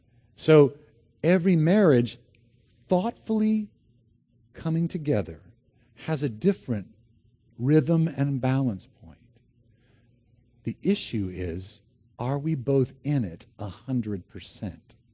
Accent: United States; I'm an American. I don't know where my blind spots are.

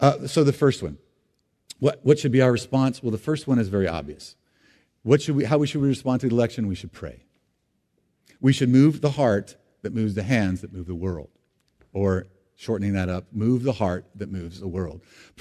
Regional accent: United States; And I stand here as an American saying

